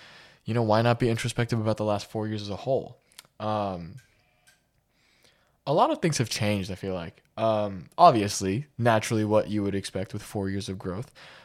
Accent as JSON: {"language": "English", "town": "New York City", "region": "New York", "country": "United States", "tie": "born or raised there", "said": "Just to give a brief recap, I grew up in New York City, so it was pretty bad."}